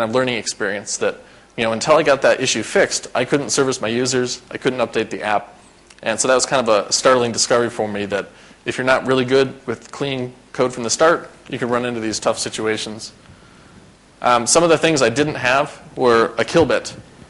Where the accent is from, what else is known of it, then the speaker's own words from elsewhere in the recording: United States; I'm an American. I think as American.